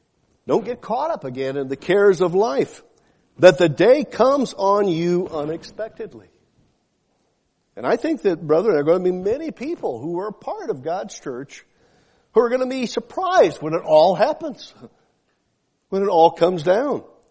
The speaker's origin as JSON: {"language": "English", "town": "Roland", "region": "Oklahoma", "country": "United States", "tie": "born or raised there", "said": "I came from Roland, Oklahoma, the culture capital of the world there. It's really one of those high class places. I think in my graduating class there were 65 that were there."}